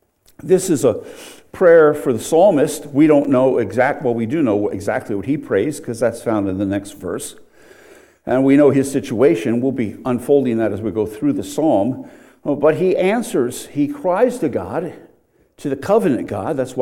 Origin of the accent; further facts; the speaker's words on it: Pennsylvania, United States; I want to do it in Pennsylvania, not because it's my home state